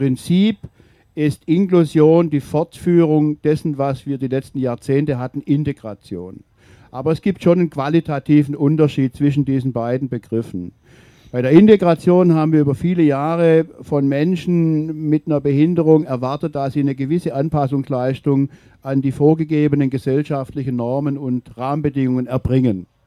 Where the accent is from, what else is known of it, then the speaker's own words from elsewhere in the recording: Tübingen, Baden-Württemberg, Germany; aber in meiner Heimatstadt Tübingen ist es eine bare Selbstverständlichkeit